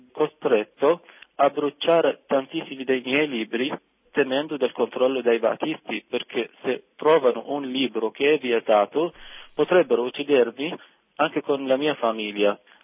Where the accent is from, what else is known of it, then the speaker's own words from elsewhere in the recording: Iraq; nessuno può dare una rosa al soldato che entra per invadere il mio paese. Per questo il mio sentimento era molto molto triste, come la maggioranza degli iracheni